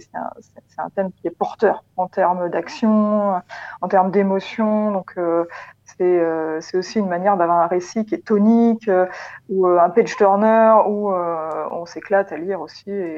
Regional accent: Paris, Île-de-France, France; moi j'ai grandi à Paris, vraiment dans la verticalité des immeubles

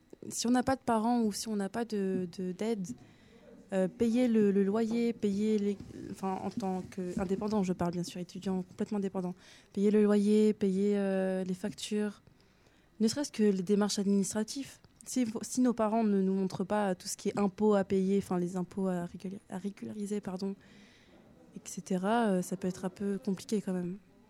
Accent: Pithiviers, Centre-Val de Loire, France; moi, je venais de Pithiviers, 45, et je suis partie complètement loin, à Gien.

